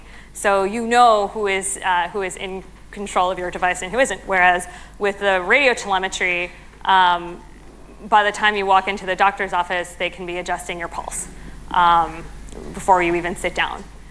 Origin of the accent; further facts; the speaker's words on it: United States; As an American and our political climate, I started wondering